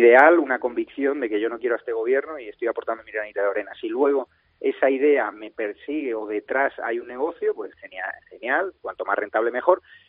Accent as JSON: {"language": "Spanish", "town": "Málaga", "region": "Andalusia", "country": "Spain", "said": "eres malagueño de mi tierra y no hay ciudad que más me guste que Málaga"}